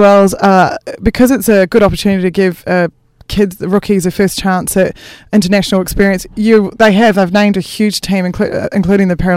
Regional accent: New Zealand; I'm a Kiwi.

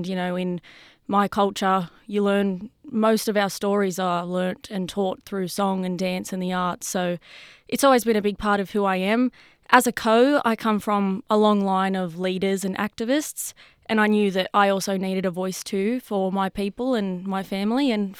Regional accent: Sydney, New South Wales, Australia; I am 22 years old and I'm a proud Wiradjuri woman. I was born and raised in Sydney. However, my family are from central west New South Wales, so places like Cowra, Dubbo, Wellington. I've always lived in Sydney

